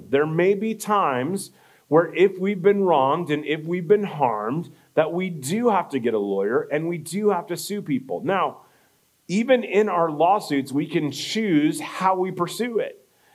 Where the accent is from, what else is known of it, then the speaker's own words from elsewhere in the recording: United States; I'm an American, after all, and I have rights.